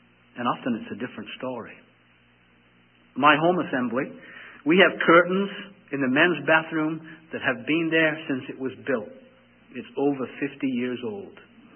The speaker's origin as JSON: {"language": "English", "region": "England", "country": "United Kingdom", "said": "maybe because I'm an Englishman"}